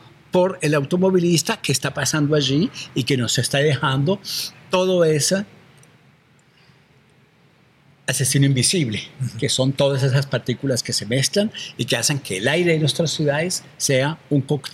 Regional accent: France; En mi país, en Francia, estamos hablando de 48.000, 50.000 muertos por año

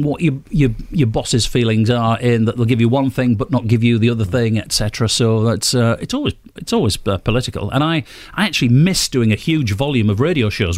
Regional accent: Middlesbrough, North East England, United Kingdom; Johnny, I'm not a Geordie, I'm from Middlesbrough, Teesider.

